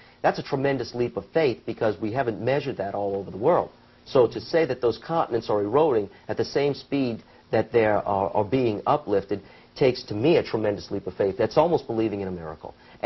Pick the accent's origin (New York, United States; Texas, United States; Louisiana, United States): Louisiana, United States; That's my hometown, so I can talk about that.